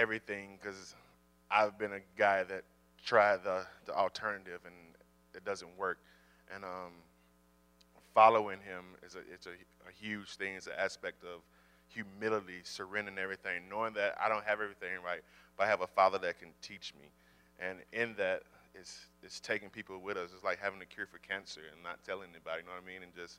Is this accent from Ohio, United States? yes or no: no; Georgia, United States; now in Sioux Falls, United States; And we're originally from Georgia. We've been living in Sioux Falls here for going on, 6 years now?